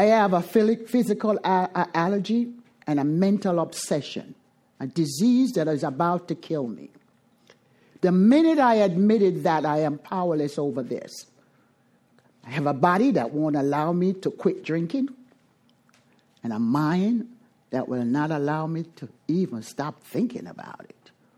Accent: Jamaica; I am Jamaican. I speak with my hands and my body.

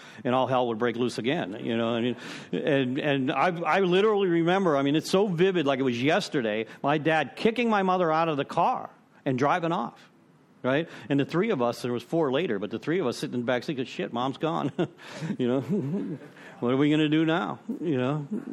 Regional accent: Pittsburgh, Pennsylvania, United States; I'm from Pittsburgh originally.

